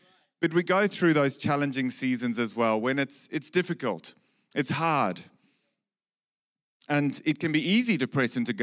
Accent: Zimbabwe; In the early years of my life growing up in Zimbabwe, I learned a lot about pressing into God.

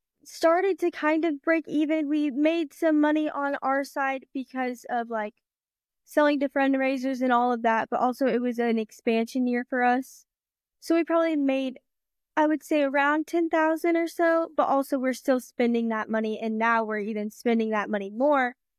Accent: Odessa, Missouri, United States; I'm from Odessa, Missouri. I go to the Odessa High School, and I'm currently a senior. I'm 17

